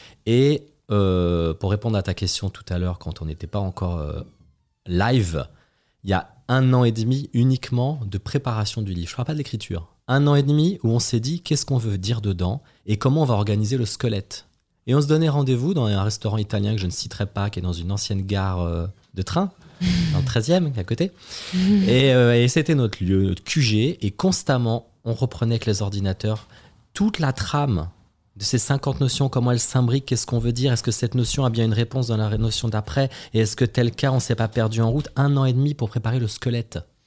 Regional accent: Île-de-France, France; born there; je suis né en 1979, en Essonne, d'une maman mère au foyer et d'un papa pompier.

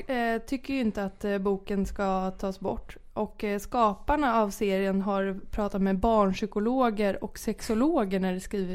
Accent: Denmark; Jag kände att liksom jag är ju dansk

